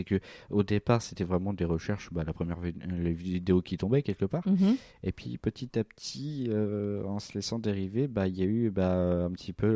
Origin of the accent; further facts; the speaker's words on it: Île-de-France, France; Et j'ai grandi dans le Val d'Oise.